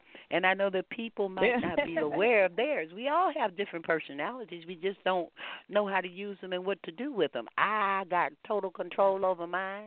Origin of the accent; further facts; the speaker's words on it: Texas, United States; I'm a Texan.